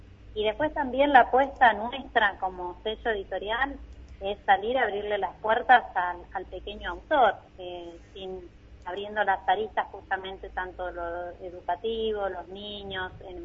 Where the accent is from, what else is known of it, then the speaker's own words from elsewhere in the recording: La Pampa, Argentina; now in La Plata, Argentina; yo me crié en La Pampa, aunque vivo acá en La Plata.